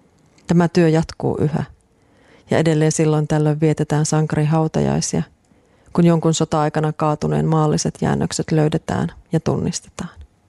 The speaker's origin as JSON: {"language": "Finnish", "region": "Lapland", "country": "Finland", "tie": "born or raised there", "said": "Minun kotiseudullani Merilapissa saatetaan kysyä, että mistä sinä olet pois"}